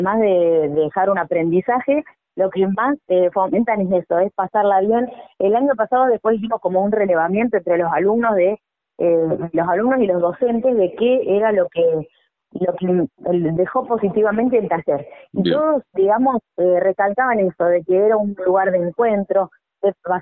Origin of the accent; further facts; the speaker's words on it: Casilda, Santa Fe, Argentina; yo soy de Santa Fe, por ejemplo, y en mi ciudad, que es Casilda, no tenemos talleres culturales barriales gratuitos